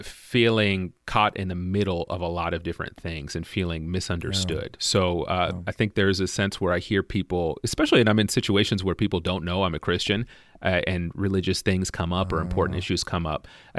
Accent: Lowell, Massachusetts, United States; also born or lived in Washington; I grew up splitting time between North Boston, Lowell, Massachusetts, and a North Seattle suburb

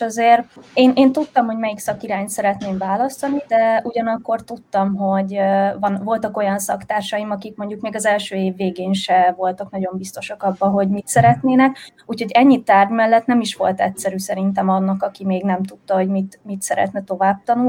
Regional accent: Nagyatád, Somogy, Hungary; én vidéken nőttem fel Nagyatádon

